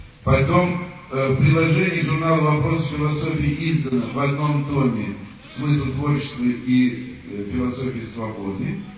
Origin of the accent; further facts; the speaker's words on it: Moscow, Russia; born there; Я родился в Москве 22 января, по старому 9 января 35 года.